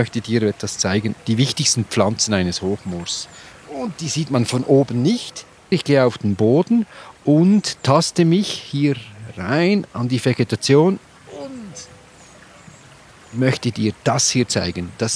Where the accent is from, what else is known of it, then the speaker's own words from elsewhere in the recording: Switzerland; das man sonst nicht so erlebt bei uns in der Schweiz.